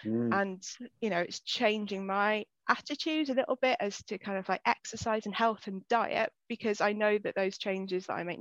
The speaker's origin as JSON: {"language": "English", "region": "Wales", "country": "United Kingdom", "said": "But originally I'm from West Wales, South West Wales, so nearer to, quicker to get to Ireland than it is to get to the bridge from home."}